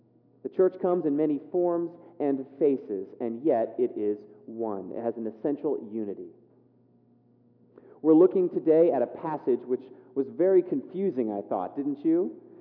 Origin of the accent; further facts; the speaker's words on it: California, United States; When I was growing up in California, my family had a motto.